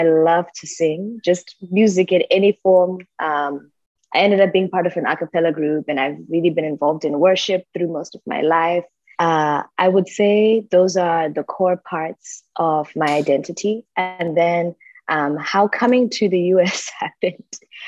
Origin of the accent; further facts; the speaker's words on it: Harare, Zimbabwe; also born or lived in Bulawayo; I was born and raised in Zimbabwe. So I was born in Bulawayo. Both of my parents are Ndebele speaking. My mom also grew up speaking Shona, and then they moved to Harare at some point. So Harare is really the place I call home.